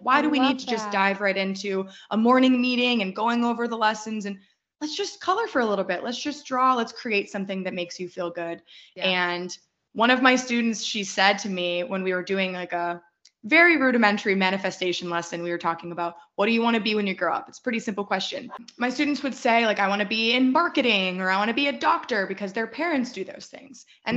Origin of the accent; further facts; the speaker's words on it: Boston, Massachusetts, United States; I was born and raised in Boston, Boston, Massachusetts, just outside of it in a little suburb.